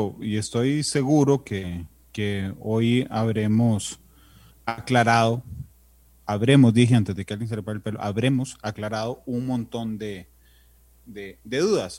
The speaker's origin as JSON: {"language": "Spanish", "country": "Costa Rica", "said": "soy una tica de mediana edad que nació en los años en donde se pierden los baby boomers y la generación X, Y, Z, etcétera."}